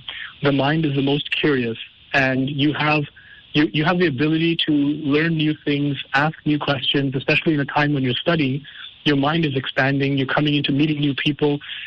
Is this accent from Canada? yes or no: yes; Canada; also born or lived in Yemen / Jordan; I'm born and raised in Canada. So I had never been outside of my country